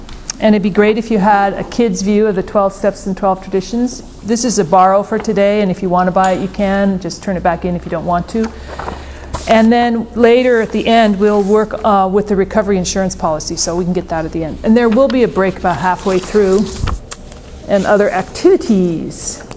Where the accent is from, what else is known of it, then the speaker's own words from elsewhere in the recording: Montana, United States; I grew up in Montana, lots of wide open space. I grew up in the 50s and 60s, amazing.